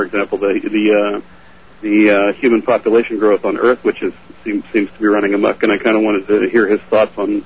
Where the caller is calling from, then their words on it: New York, United States; Hi, I'm calling from upstate New York, actually. I'm on the road at the moment.